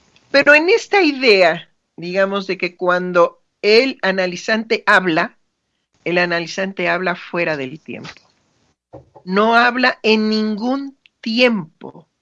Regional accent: Mexico; no cabe duda que somos mexicanos. Ahí está el diminutivo

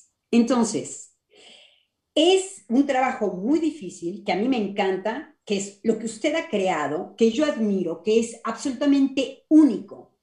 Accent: Mexico; voy a ser como mexicana

